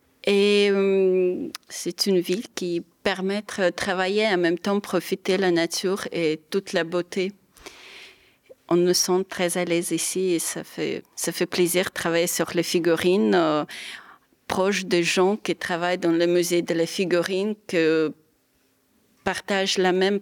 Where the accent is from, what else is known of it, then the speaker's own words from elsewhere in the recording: Belarus; moved away as an adult; now in France; je viens de Biélorussie où ce n'est pas très très connu